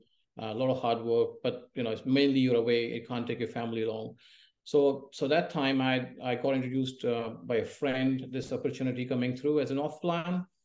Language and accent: English; India; also born or lived in United States; I grew up in India.